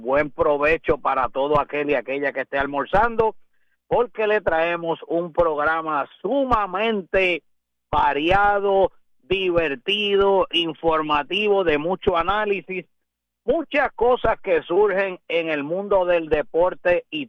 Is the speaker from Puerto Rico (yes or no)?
yes; Aguada, Puerto Rico; acá en el área oeste, particularmente en mi pueblo de Aguada.